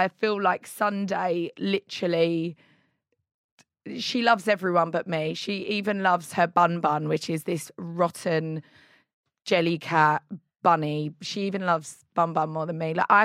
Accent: Brentwood, East of England, United Kingdom; What's really strange is I grew up in down this cul-de-sac for 13 years. I was born in Haldwood and I grew

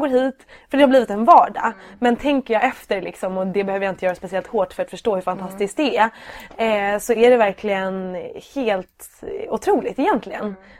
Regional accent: Dalarö, Stockholm County, Sweden; jag kommer ju utifrån Dalarö där jag är uppvuxen, och där är ju ganska liksom skyddat på något vis. Det är väldigt litet, alla känner alla

